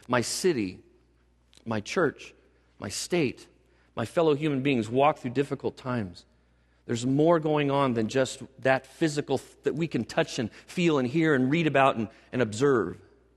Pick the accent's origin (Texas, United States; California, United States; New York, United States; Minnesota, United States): California, United States; Are there California Christians? I mean, do people love God in California? You know, I go, yeah, Southern California, no less. Navy brat.